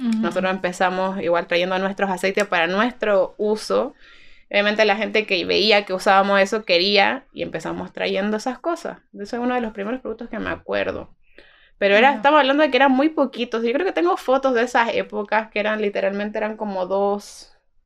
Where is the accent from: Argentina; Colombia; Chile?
Chile; now in Bolivia; sí, nosotros venimos de Chile, ahora me dicen chilena camba, porque ya como que no he perdido un poco la rapidez, pero para que se me entienda.